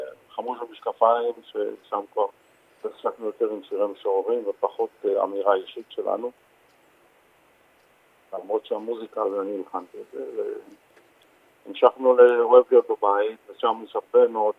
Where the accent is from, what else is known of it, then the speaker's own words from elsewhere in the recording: Tel Aviv, Tel Aviv District, Israel; אני נולדתי בשכונת שפירה למשפחה שעלתה מטורקיה